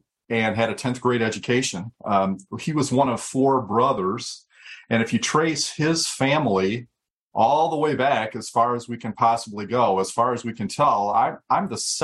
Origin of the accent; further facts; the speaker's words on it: Flint, Michigan, United States; I grew up in Flint, Michigan, came from some interesting roots